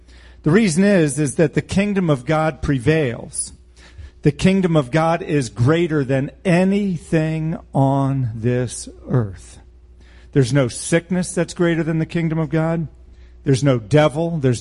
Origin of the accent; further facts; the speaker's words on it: United States; I grew up in America, in which most people went to church or considered themselves Christians